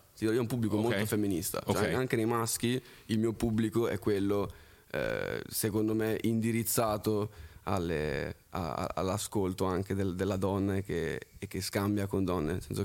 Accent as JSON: {"language": "Italian", "town": "Florence", "region": "Tuscany", "country": "Italy", "tie": "born or raised there", "also_born_or_lived": "France", "lives_now": "Milan, Italy", "said": "Io suonavo sassofono da piccolo."}